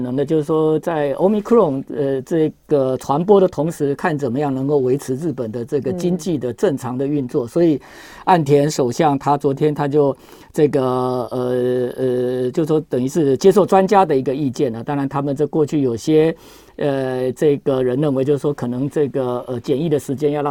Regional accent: Taiwan; 这跟我们台湾人不一样，我们台湾人是这个很愿意，

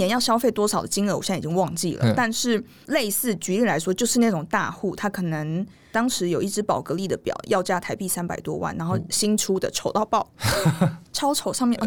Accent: Taiwan; now in Macau; 所以我们台湾人基本上都会做赌场

